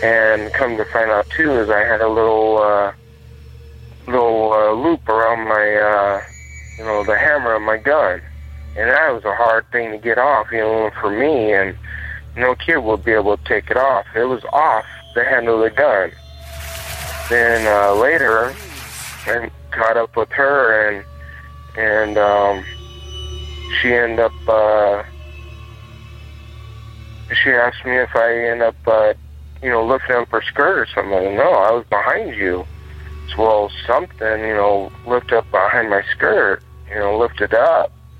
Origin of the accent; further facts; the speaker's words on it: Seligman, Arizona, United States; I'll talk to you about my hometown of Seligman, Arizona